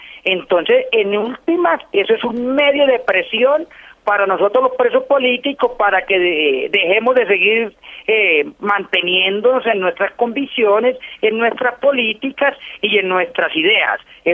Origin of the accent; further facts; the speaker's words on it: Colombia; Nosotros como colombianos estamos en contra de la extradición en todos los sentidos